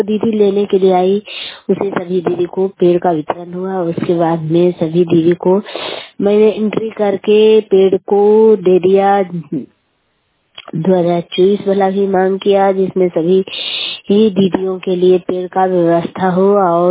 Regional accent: India; घर डावर है, मैं सड़क पंचायत से हूँ, नारीगंज प्रखंड है।

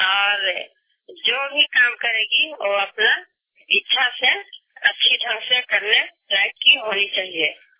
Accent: Jamshedpur, Jharkhand, India; गदरा पंचायत से जमशेदपुर की रहने वाली हूँ, और हमारे पंचायत में पंचायत समिति का प्रक्रिया चालू हो गया है।

